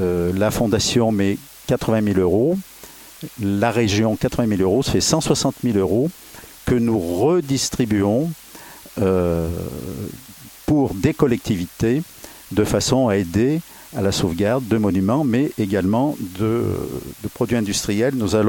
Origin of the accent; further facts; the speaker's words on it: Grenoble, Auvergne-Rhône-Alpes, France; born there; je suis né à Grenoble il y a déjà nombreuses décennies.